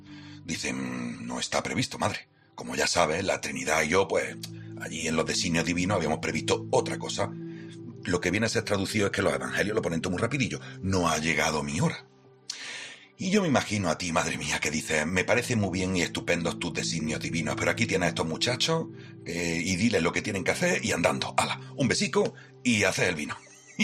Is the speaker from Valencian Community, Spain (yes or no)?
no; Andalusia, Spain; Soy andaluz y, ¿sabes?, me encantan las romerías y las fiestas populares